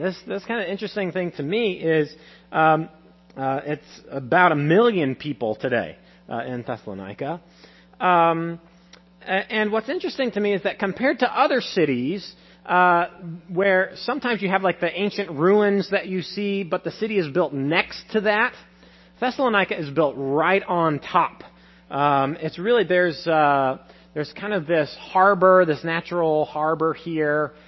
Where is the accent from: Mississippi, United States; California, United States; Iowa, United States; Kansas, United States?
Iowa, United States; Council Bluffs; You know, I grew up in Council Bluffs, and just a couple miles north of I-80.